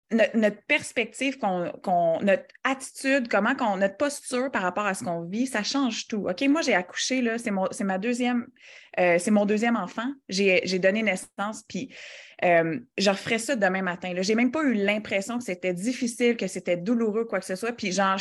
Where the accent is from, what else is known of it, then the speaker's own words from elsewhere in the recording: Quebec, Canada; moved away as an adult; now in Winnipeg, Canada; une couple d'années, on a déménagé à Winnipeg parce que mon chum il a été posté à l'étranger. Donc, on a quitté le Québec, il est militaire. Donc, moi, à ce moment-là, ça a rocké mon monde, là, genre, OK, je quitte ma famille